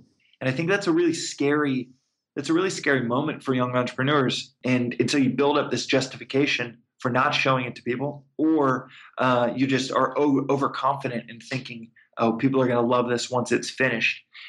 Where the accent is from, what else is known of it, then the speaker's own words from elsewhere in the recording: Texas, United States; But I'm originally from Texas, originally and proudly from Texas.